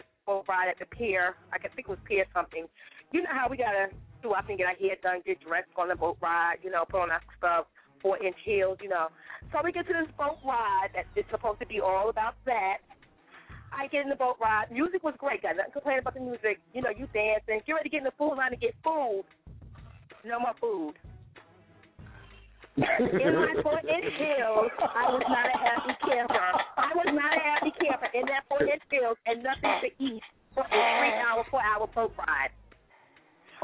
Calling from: New Jersey, United States; I'm in New Jersey. I'm in West Coast, New Jersey.

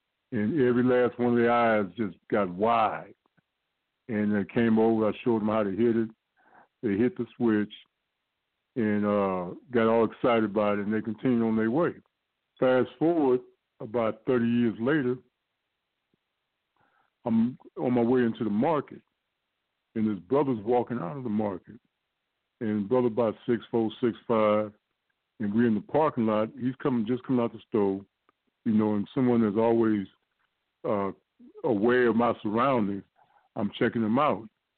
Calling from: Los Angeles, California, United States; I'm calling from Los Angeles area.

